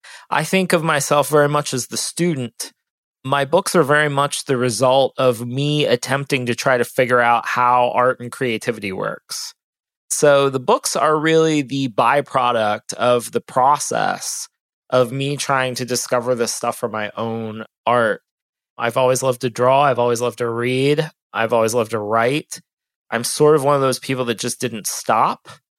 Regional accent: Ohio, United States; now in Austin, United States; people ask me if I'm from Texas, and I said, no, I'm from Ohio.

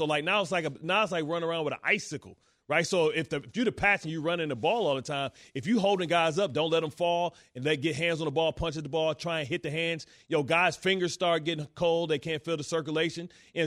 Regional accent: Detroit, Michigan, United States; Oh, man. I'm from Detroit, man. Come on, son.

